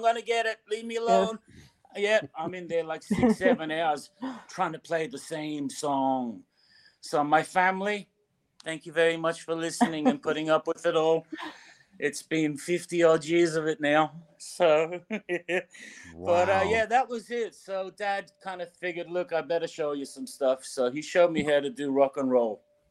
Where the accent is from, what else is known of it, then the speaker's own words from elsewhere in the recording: Ireland; now in Australia; I'm from Ireland originally.